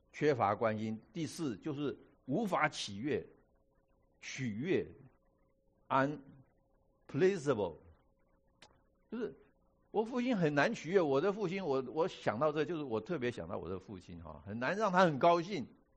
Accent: China; now in United States; 可是在座我们都是中国人呢，特别是中国背景，这样讲好了

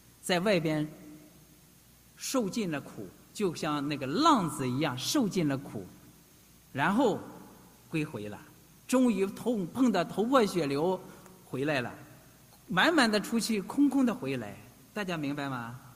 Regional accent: Shandong, China; 我的老家是山东农村的

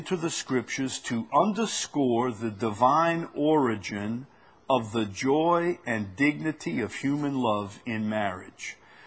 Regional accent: Chalmette, Louisiana, United States; I'm from Chalmette. We're not very cultured down there, you know. So we have a cultural center.

